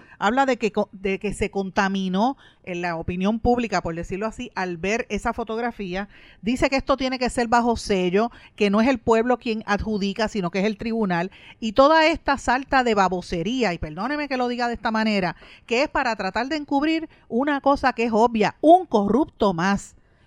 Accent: Guaynabo, Puerto Rico; el que sabe que somos de Guaynabo sabe que lo que estoy diciendo es correcto.

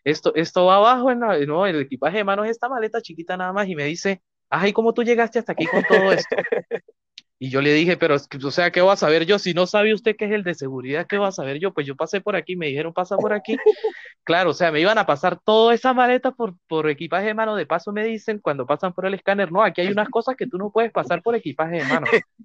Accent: Andes, Venezuela; yo creo que por eso los gochos somos gochos, marico, de verdad. Claro, era la primera vez que yo salía de Venezuela solo

